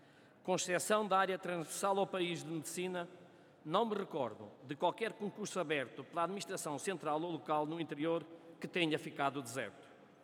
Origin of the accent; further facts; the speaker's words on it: Trás-os-Montes, Portugal; Finalizo como transmontano e homem do interior